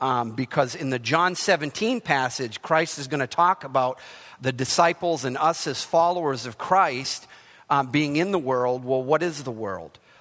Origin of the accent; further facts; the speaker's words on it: Maine, United States; I grew up in Maine